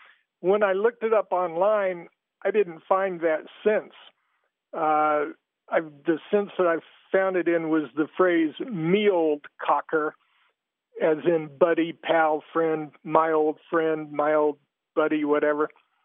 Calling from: Tallahassee, Florida, United States; I'm calling from Tallahassee.

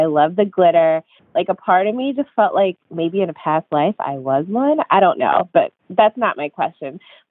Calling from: New York, United States; I'm calling from New York.

